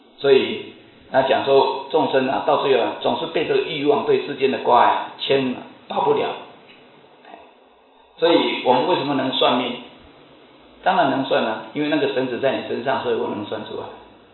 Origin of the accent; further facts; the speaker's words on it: Taiwan; 我们台湾话叫金秀命